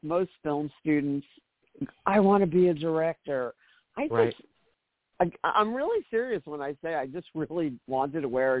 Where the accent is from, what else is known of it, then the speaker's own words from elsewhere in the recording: Brooklyn, New York, United States; I grew up in Brooklyn, much like what Full Sail started out as.